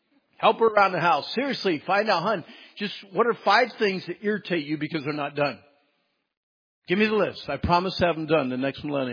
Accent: Pennsylvania, United States; When I was a kid, I grew up in Pennsylvania. Again, I was raised by my grandparents.

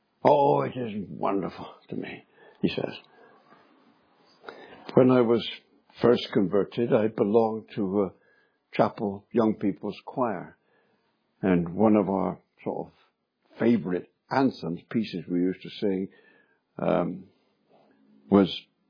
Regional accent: Bristol, South West England, United Kingdom; When I was a boy, I was born in Bristol. And we lived a cycle ride away from a place called Filton.

